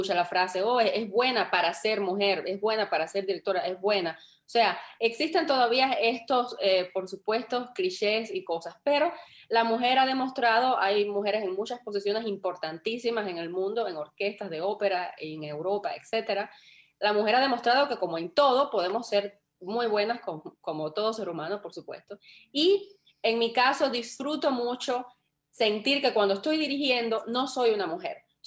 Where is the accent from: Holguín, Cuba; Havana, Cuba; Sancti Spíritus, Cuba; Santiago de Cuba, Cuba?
Holguín, Cuba; en la ciudad de Holguín, de donde yo soy en Cuba, al oriente de Cuba.